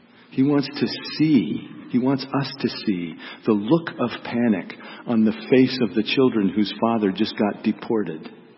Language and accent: English; Montana, United States; I grew up in Montana, where there is a lot of logging.